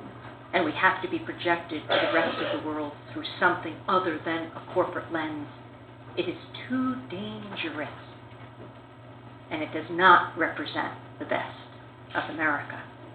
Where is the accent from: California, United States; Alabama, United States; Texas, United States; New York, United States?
New York, United States; Now, I come from New York. My governor is George Pataki.